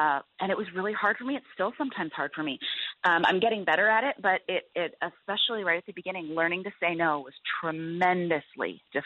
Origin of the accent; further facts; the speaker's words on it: Midwest, United States; Well, you know, I'm a Midwesterner, and as I mentioned, a pastor's daughter, and I come from a family of hard workers, people who farm and run companies and do sheet metal